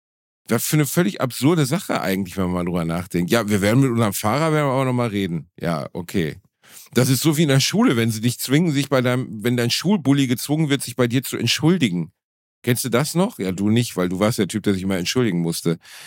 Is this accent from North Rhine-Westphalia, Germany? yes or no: yes; Gelsenkirchen, North Rhine-Westphalia, Germany; Ich bin ja unter sehr asozialen Bedingungen aufgewachsen in Gelsenkirchen.